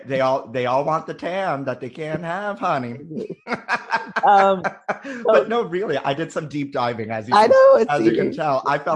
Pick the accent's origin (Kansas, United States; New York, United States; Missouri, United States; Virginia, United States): New York, United States; Brooklyn; I'm also born and raised in Brooklyn and a true New Yorker.